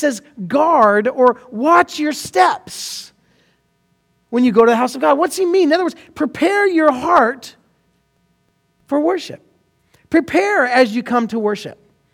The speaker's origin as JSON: {"language": "English", "region": "Oregon", "country": "United States", "said": "We're from Oregon."}